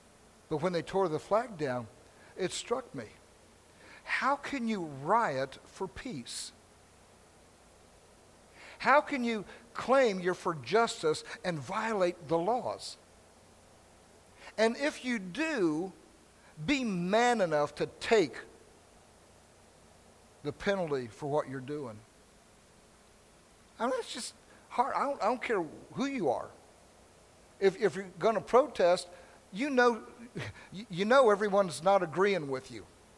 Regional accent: the South, United States; because I was raised in the South.

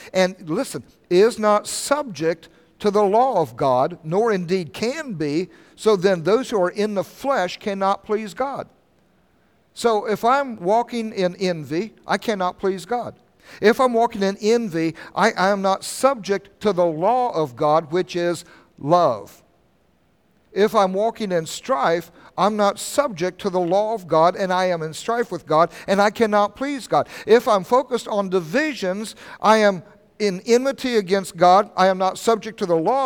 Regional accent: Oklahoma, United States; also born or lived in Kansas; You know, I consider myself an Oklahoman, even though I was born in Kansas.

